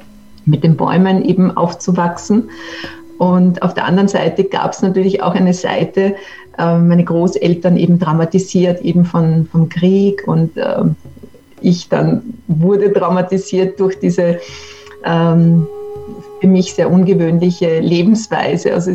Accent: Lower Austria, Austria; In Niederösterreich, genau.

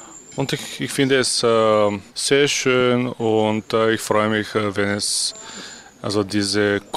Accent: Bulgaria; German is a second language; now in Vienna, Austria; Also ich komme aus Bulgarien und ich wohne seit 10 Jahren in Wien.

